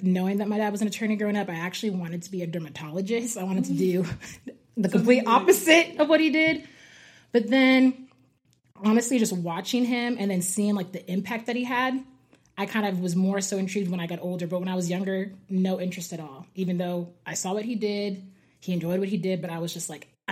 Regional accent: Edmond, Oklahoma, United States; I'm from Edmond, Oklahoma.

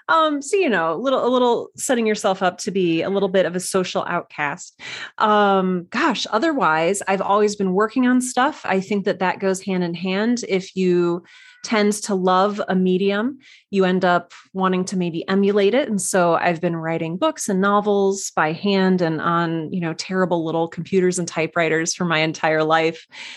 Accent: South Dakota, United States; I'm over in the South Dakota.

